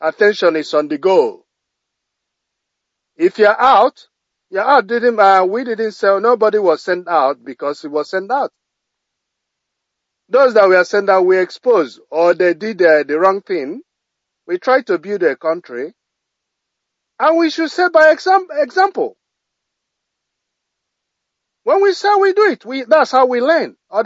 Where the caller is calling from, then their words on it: Australia; good evening from here, Australia. … I'm calling from Australia.